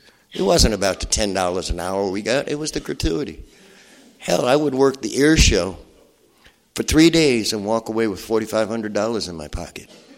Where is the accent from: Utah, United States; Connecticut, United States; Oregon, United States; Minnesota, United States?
Connecticut, United States; I'm from Connecticut. You don't call me boy.